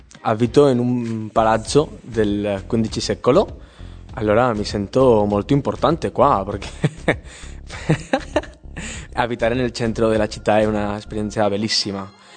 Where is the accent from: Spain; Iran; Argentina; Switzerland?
Spain; Malaga, Andalusia; Italian is a second language; now in Italy; E vengo da Malaga, nel sud della Spagna.